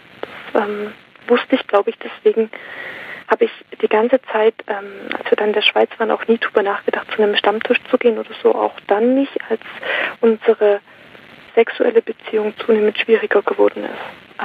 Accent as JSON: {"language": "German", "region": "Saxony", "country": "Germany", "tie": "born there", "said": "ich bin in Sachsen geboren"}